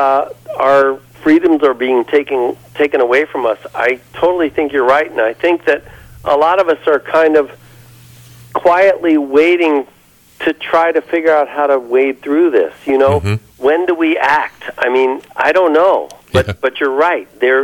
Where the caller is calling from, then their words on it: Surry, Maine, United States; I'm calling from Surrey, but I have a camp on Moosehead Lake.